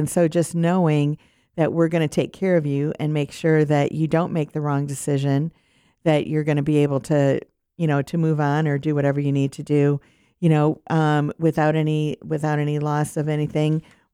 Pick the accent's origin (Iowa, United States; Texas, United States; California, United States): Iowa, United States; You know, I grew up in Iowa